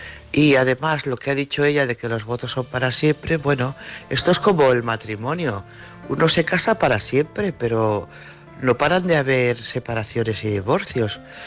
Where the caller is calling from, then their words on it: Tarragona, Catalonia, Spain; de Tarragona.